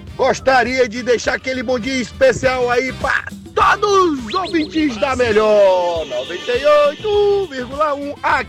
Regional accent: Coronel Fabriciano, Minas Gerais, Brazil; A minha terrinha é Coronel Fabriciano, Minas Gerais.

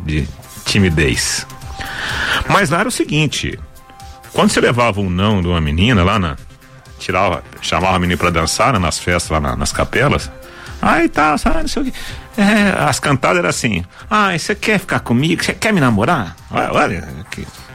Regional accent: Água do Pari, Brazil; Imagina um piazinho que nasce na roça, né? Onde eu nasci lá na Água do Pari e cresci até os 22 anos.

